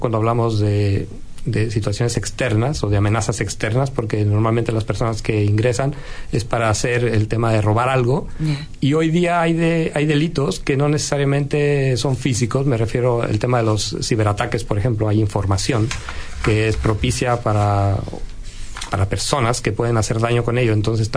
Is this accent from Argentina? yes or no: no; Mexico; Yo vengo de México, donde cada día más hay situaciones de estas